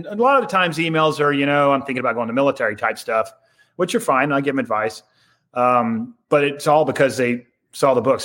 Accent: United States; I couldn't get in because I'm American.

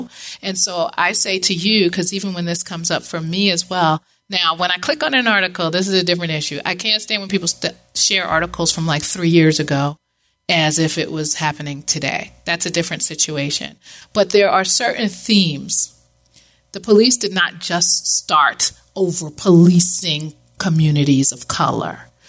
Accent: New York, United States; now in South Florida, United States; But the funny thing is I grew up in New York. And for the most part, Dominicans and Puerto Ricans, and we all just get along.

